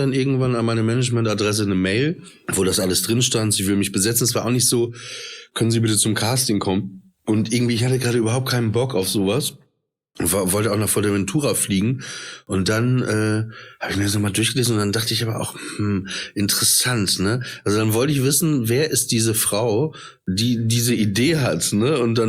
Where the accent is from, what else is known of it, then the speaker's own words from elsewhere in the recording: Papenburg, Lower Saxony, Germany; St. Martin, das war bei uns in Papenburg im Emsheim, war so, weil ich wohnte relativ, also in der Innenstadt.